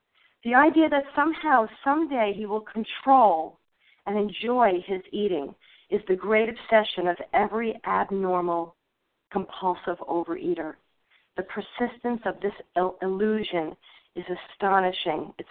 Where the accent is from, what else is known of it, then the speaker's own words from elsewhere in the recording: New Jersey, United States; from South Jersey, a recovered compulsive overeater.